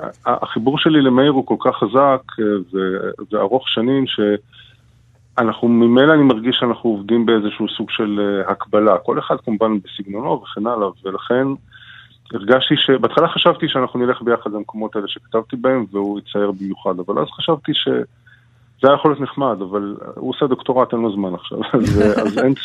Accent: Netanya, Central District, Israel; כמו שבנתניה, שהעיר שאני גדלתי בה, אני זוכר את השטחים הפתוחים האלה

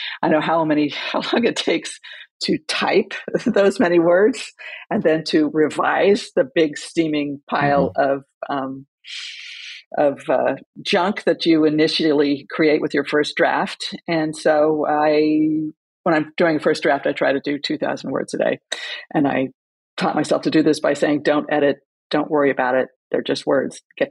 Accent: California, United States; And I grew up in California

